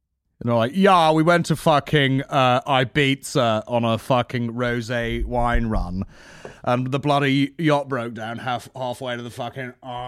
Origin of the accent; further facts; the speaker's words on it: Northern Ireland, United Kingdom; there's a range of accents in Northern Ireland. You know, I don't know what my accent is. I think it's fairly neutral, right?